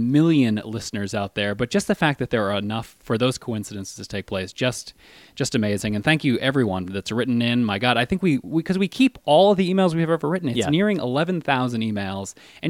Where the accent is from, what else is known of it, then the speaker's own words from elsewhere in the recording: London, Ontario, Canada; I'm from London, Ontario, Canada